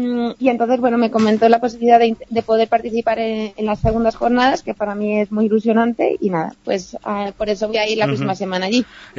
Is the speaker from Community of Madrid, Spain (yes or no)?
yes; Madrid, Community of Madrid, Spain; en grandes ciudades, por ejemplo en Madrid, bueno, yo soy de Madrid, no se consiguen